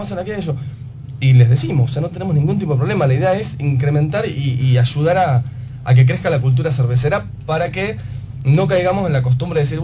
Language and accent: Spanish; Miramar, Buenos Aires Province, Argentina; Yo, como soy de Miramar, Mar del Plata cerca